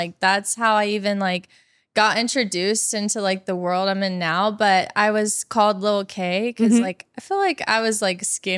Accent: Plant City, Florida, United States; Plant City, Florida.

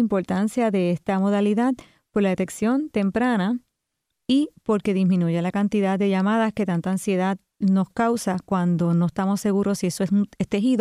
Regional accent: Utuado, Puerto Rico; also born or lived in Lares; Fui a Lares en high school, pero todo lo demás lo hice en Utuado. O sea, que yo soy de la montaña.

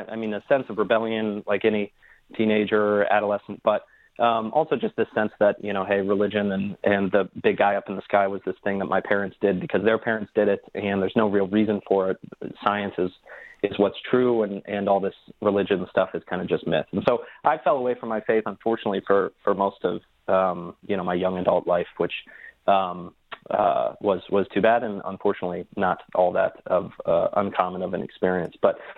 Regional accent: Columbus, Ohio, United States; But so I grew up in Columbus, Ohio, right next to OSU

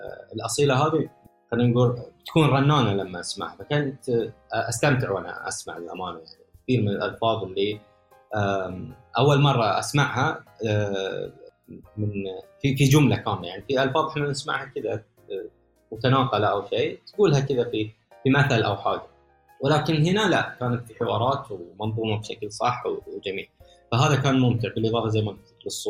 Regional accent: Al-Ahsa, Eastern Province, Saudi Arabia; في المنطقة الشرقية في الأحساء، اللي أنا من الأحساء، منطقة اسمها الأحساء والأحساء، لهجتهم مختلفة تماما،

